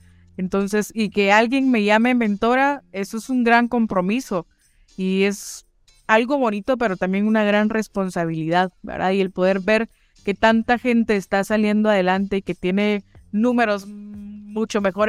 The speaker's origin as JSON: {"language": "Spanish", "country": "Guatemala", "said": "Y como guatemaltecos, yo no sé si en toda Latinoamérica, pero tenemos la mala costumbre de ir tarde a todo."}